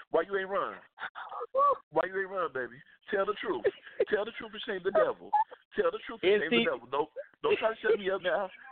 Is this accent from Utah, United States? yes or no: no; Chicago, Illinois, United States; I'm from Chicago. That's the only way you can survive in Chicago.